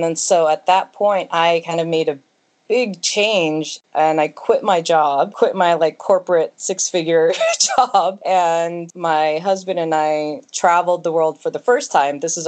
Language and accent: English; California, United States; So I grew up in the Bay Area, California.